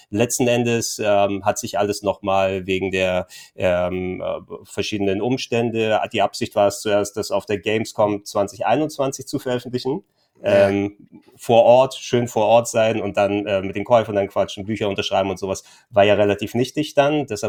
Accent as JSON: {"language": "German", "region": "Hamburg", "country": "Germany", "tie": "born there", "said": "aber ich kann hier als gebürtiger Hamburger nur mit Shanties dienen."}